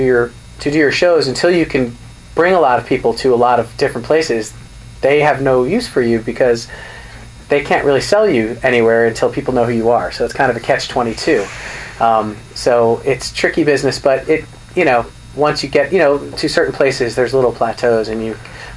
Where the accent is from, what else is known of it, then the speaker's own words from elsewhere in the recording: Rhode Island, United States; I have a sort of a new audience in my hometown in Rhode Island and Westerly area, in that area.